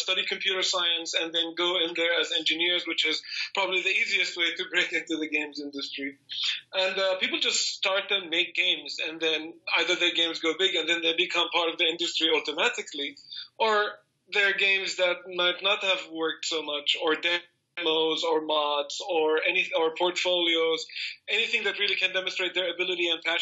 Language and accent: English; Jordan; now in Germany; I'm originally from Jordan myself, right? Living in Germany, I'm working in a studio with over 30 different nationalities, right?